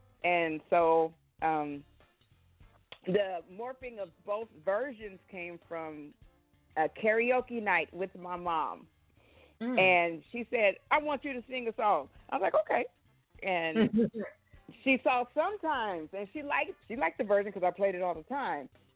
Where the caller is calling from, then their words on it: Portland, Oregon, United States; I am calling from Portland, Oregon.